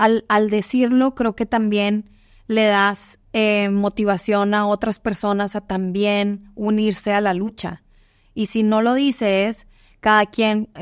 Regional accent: Monterrey, Nuevo León, Mexico; moved away as an adult; now in United States; soy de Monterrey. No es como que no soy mexicoamericana, o sea, yo soy 100% mexicana, nacida y crecida en México y pues llevo poco tiempo en Estados Unidos relativamente.

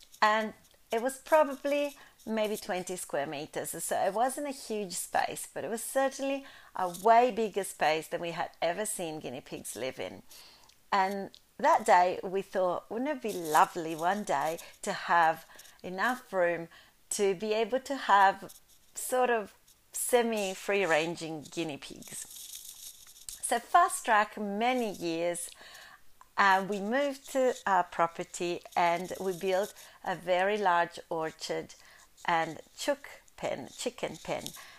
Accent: Italy; English is a second language; As a child, while growing up in Italy

